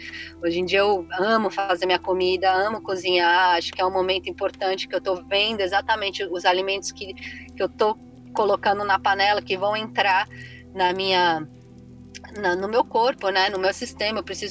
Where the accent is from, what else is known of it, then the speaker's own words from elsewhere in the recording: São Paulo, Brazil; moved away as an adult; eu sou paulista, né, da capital, e aí com 22 anos eu saí de São Paulo